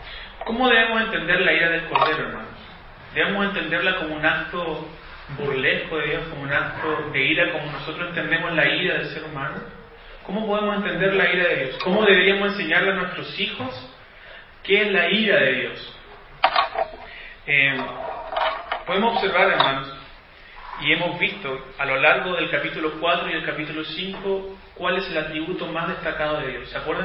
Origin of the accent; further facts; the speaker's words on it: Chile; Lo sabemos, porque somos chilenos.